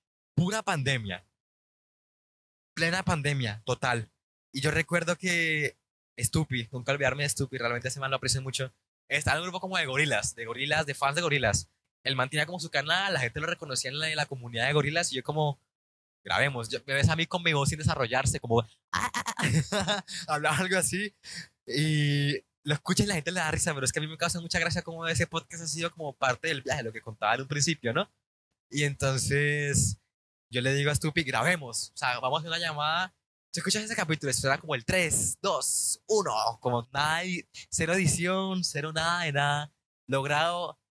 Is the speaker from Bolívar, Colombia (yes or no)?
yes; Magangué, Bolívar, Colombia; yo en 2019 me mudo a la ciudad de Magangue, Bolívar. Magangue, Bolívar es un municipio de Colombia, soy de allí. Yo sigo orgullosamente magangueño. No lo dice mi acento, no lo dice mi forma de ser, pero yo soy de Magangue.